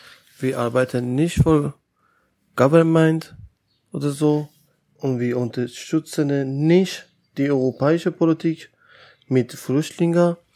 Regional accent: Iran; German is a second language; moved away as an adult; now in Greece; Ich komme aus dem Iran. Ich bin seit mehrere vier Jahre in Ense mit Eleni Lesvos. Ich habe ungefähr 14 Monate in Moria gewohnt, alte Moria, Moria Camp.

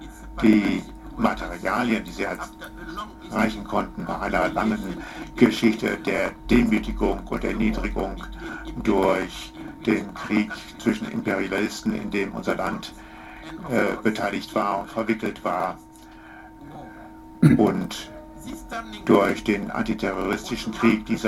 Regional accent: Mali; Ich spreche hier über Mali, wo ich herkomme.

